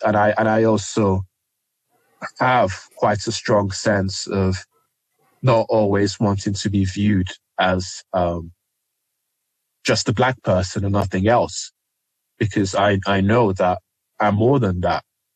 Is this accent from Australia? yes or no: no; Nigeria; So when I was growing up in Nigeria